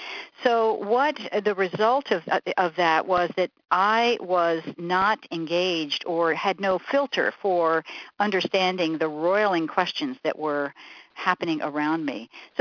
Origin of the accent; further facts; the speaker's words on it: the North, United States; As a Northerner going down to Duke and riding on buses and having to suddenly shift to white-only waiting rooms